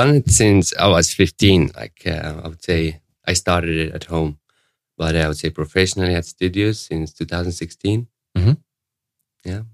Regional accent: Syria; now in Sweden; I come from Syria originally. I was born there and raised up. And I came to Europe around 10 years ago. I live in Sweden right now.

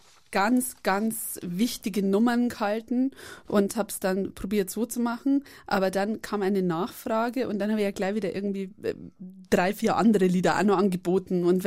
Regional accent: Bavaria, Germany; ich sage auch … ich sage nicht … weil ich komme einfach aus Bayern, wir sprechen alles falsch aus.

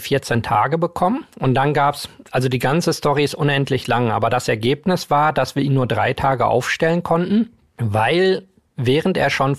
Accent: Berlin, Germany; als Berliner

